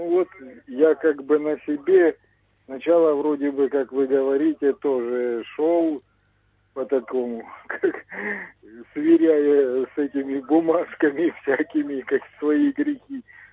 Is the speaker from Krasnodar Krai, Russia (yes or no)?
yes; Grivenskaya, Krasnodar Krai, Russia; Я из Краснодарского края, станица Гривенская.